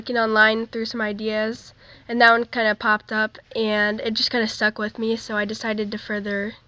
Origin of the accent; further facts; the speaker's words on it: Salem, South Dakota, United States; I'm a freshman at McCook Central High School in Salem, South Dakota.